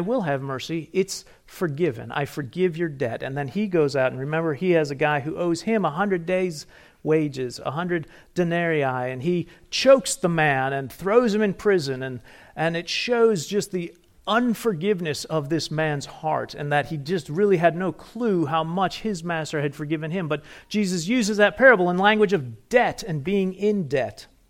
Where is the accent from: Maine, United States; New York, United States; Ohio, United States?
Ohio, United States; So I grew up in Northern Ohio. Amy and I did. Every summer we would go to Cedar Point, the amazement park.